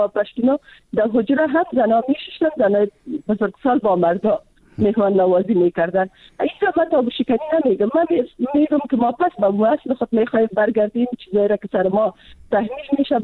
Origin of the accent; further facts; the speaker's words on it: Afghanistan; من خودم از یک منطقه پشتون نشین افغانستان هستم.